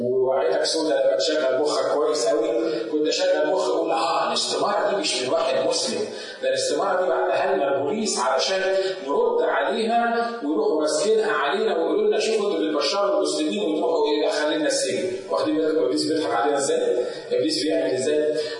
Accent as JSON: {"language": "Arabic", "country": "Egypt", "said": "عندنا في مصر"}